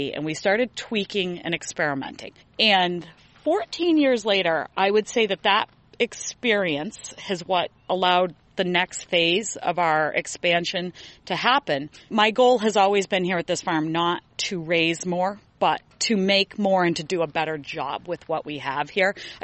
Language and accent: English; Lunenburg, Vermont, United States; I grew up in Lunenburg, but I am a multi-generational granddaughter, you know, of farmers, livestock farmers, produce farmers.